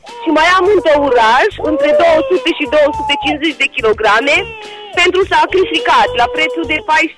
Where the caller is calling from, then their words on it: Jamu Mare, Timiș County, Romania; sunt din Jamu Mare, județul Timiș.